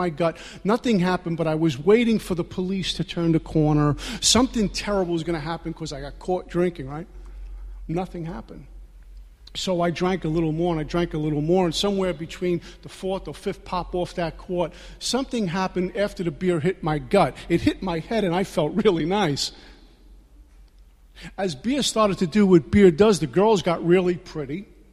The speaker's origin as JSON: {"language": "English", "town": "Brooklyn", "region": "New York", "country": "United States", "said": "I'm from Brooklyn, right?"}